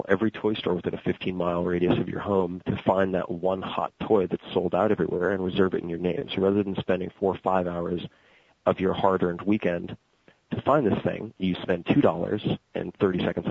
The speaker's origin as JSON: {"language": "English", "town": "San Francisco", "region": "California", "country": "United States", "said": "I'm from San Francisco in the tech scene"}